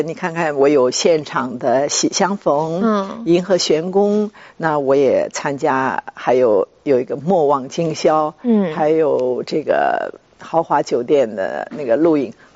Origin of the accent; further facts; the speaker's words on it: Taichung, Taiwan; 我们住在台中这个水南机场旁边的这个大石里，我们在那里长大的。